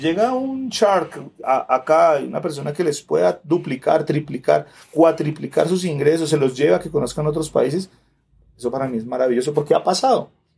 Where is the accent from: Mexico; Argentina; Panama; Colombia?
Colombia; tenemos que convencernos nosotros del potencial que nosotros tenemos como colombianos.